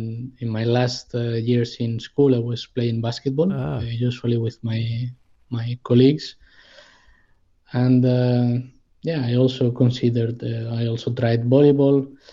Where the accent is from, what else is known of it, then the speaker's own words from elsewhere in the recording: Madrid, Community of Madrid, Spain; I was born and raised in Spain, in Madrid, in a Catholic family.